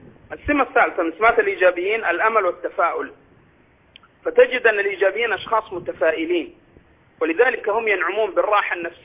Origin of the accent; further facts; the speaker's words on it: Jeddah, Makkah Province, Saudi Arabia; في فريق عندنا في جدة